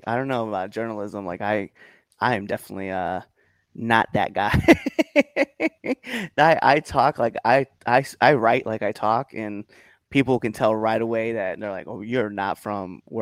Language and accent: English; Baird, Nebraska, United States; I'm a little bit of everywhere, but my hometown is actually this place called Baird, Nebraska.